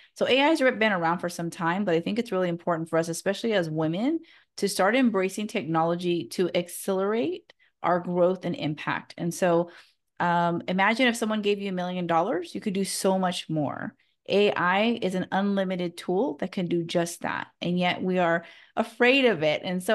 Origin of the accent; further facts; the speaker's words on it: California, United States; we're both from the Central Valley